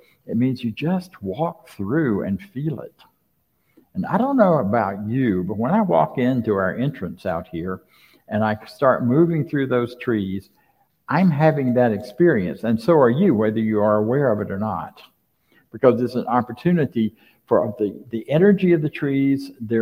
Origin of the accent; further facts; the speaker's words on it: Florida, United States; I grew up in Florida and there was without air conditioning, so it would get really hot in the summertime.